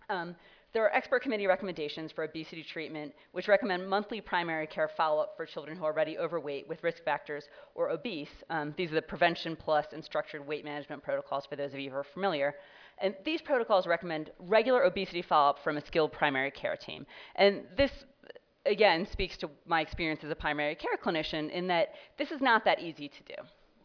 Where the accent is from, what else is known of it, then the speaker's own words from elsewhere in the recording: Boston, Massachusetts, United States; And I'm from Boston. We have, I think, 4 hospital obesity clinics at 4 different children's hospitals because we're Boston.